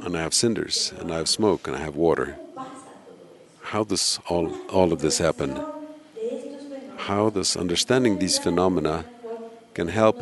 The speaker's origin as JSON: {"language": "English", "region": "Mexico City", "country": "Mexico", "said": "I want to say that I come from Mexico City."}